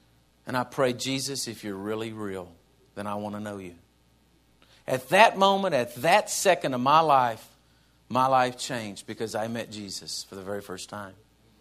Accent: Texas, United States; I'm from Texas. You got to understand, church, I grew up watching … on Sunday morning

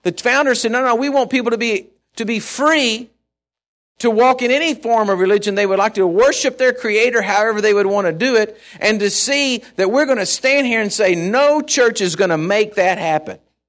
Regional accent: United States; It's part of my family history, but I'm an American. I'm an American. I love this country.

